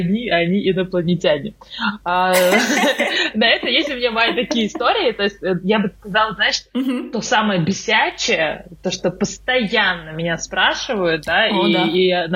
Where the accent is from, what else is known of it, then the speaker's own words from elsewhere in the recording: Uzbekistan; also born or lived in Moscow; я говорю, что я там из Узбекистана